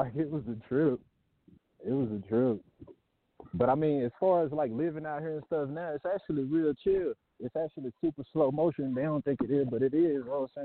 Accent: Dallas, Texas, United States; I'm from Cross Hemp in West Dallas, and that's the most important fact to know about a nigga at all times.

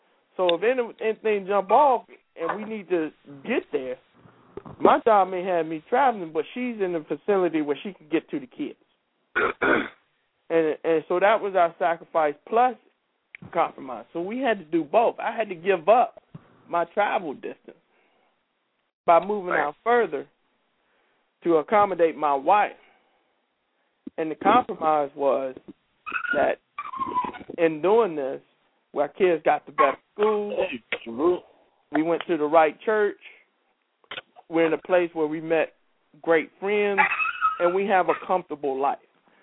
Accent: the South, United States; But where we move from, we're from the South, so it's cheaper.

